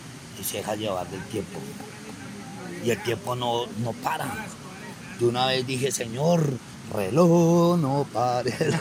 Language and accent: Spanish; Bogotá, Colombia; De aquí de Bogotá.